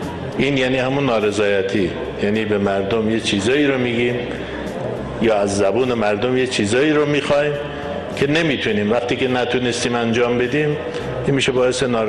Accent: Iran

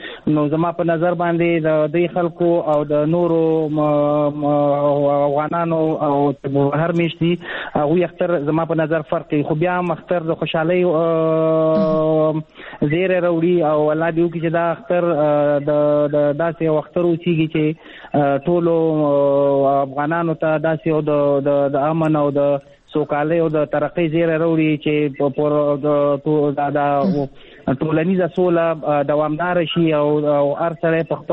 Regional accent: Afghanistan; now in Pakistan; تاسو پوهیږئ موږ په افغانستان په پاکستان کې کډوال یو مهاجر یو

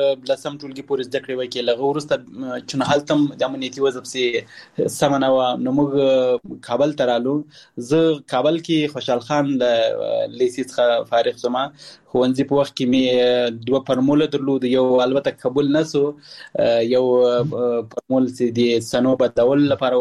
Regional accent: Muqur, Ghazni, Afghanistan; زو غزنی ولایت مقر ولسوالی بزکو کلی کال ته زیږیدلې

